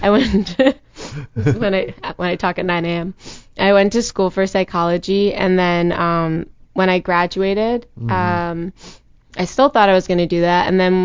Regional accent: New Jersey, United States; born there; now in Los Angeles, United States; No, I was born in New Jersey.

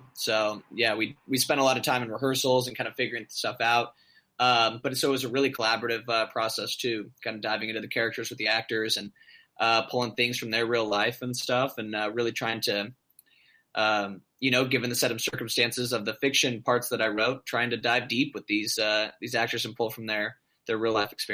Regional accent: Arizona, United States; I mean, I'm from Arizona.

